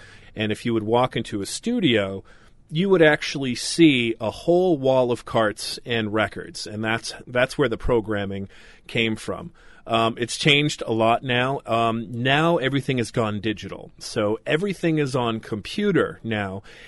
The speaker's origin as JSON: {"language": "English", "town": "Patten", "region": "Maine", "country": "United States", "tie": "born or raised there", "said": "I was actually a Patton kid, and I went to Katahdin High School, and I graduated in the class of 1998."}